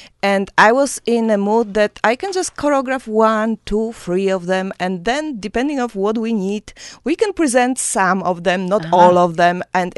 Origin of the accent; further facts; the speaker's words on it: Poland; now in United States; I'm a choreographer from Poland